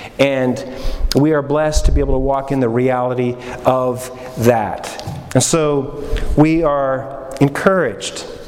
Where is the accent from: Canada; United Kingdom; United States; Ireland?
Canada; Alberta; whether it was attending my hockey games growing up in Alberta, Canada, back when I was a kid